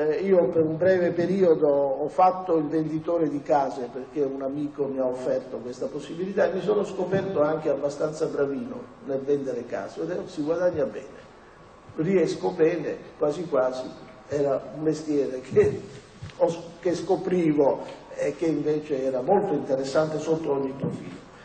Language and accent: Italian; Palermo, Sicily, Italy; pur essendo palermitano e quindi avendo, per così dire, respirato come tutti i palermitani, tutti i siciliani